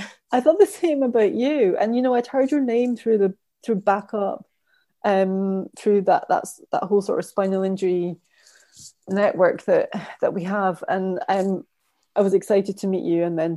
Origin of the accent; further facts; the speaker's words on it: Scotland, United Kingdom; I grew up near Edinburgh